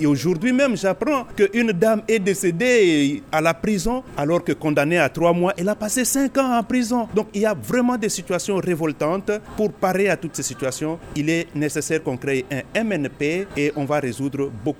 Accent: DR Congo; En tant que Congolais, en tant qu'acteurs de terrain

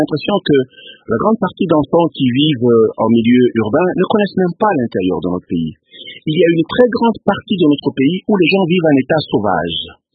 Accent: DR Congo; Il y a une question fondamentale que nous devons nous poser nous-mêmes en tant que Congolais.

